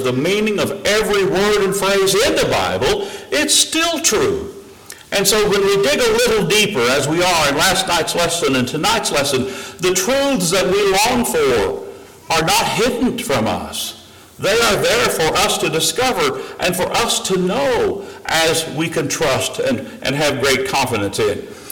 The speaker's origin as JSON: {"language": "English", "region": "Missouri", "country": "United States", "accent": "Missouri", "said": "I was fresh from Missouri, so I was learning Greek with an El Salvadorian accent and speaking it then in a Missouri accent."}